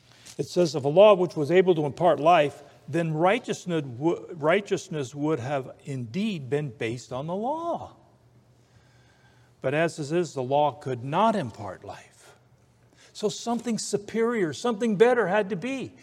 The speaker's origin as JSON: {"language": "English", "country": "Ireland", "said": "the law was not to you and I, because I'm Irish."}